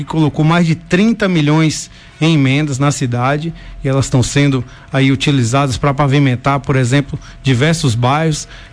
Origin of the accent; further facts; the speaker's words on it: Vitória da Conquista, Bahia, Brazil; E como eu falei, minha cidade natal, cidade que meus pais moram